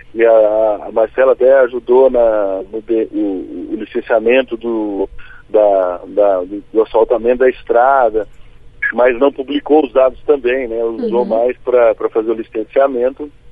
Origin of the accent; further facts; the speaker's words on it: Brazil; apesar de a gente às vezes como brasileiro não assustar tanto, né?